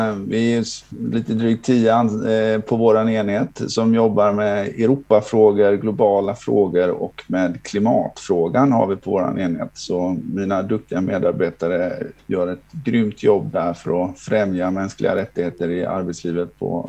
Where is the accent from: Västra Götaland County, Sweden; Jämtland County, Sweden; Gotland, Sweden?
Västra Götaland County, Sweden; Gothenburg; now in Stockholm, Sweden; Jag är en göteborgare i den stockholmska diasporan sedan mer än 15 år tillbaka. Jag har min hemvist i Göteborg